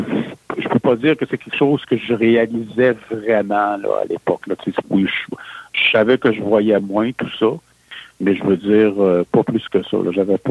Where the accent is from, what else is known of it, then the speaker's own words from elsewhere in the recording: Quebec City, Quebec, Canada; born there; Ben, je suis né à Québec, plus précisément en 1962, ça ne rajeunit pas.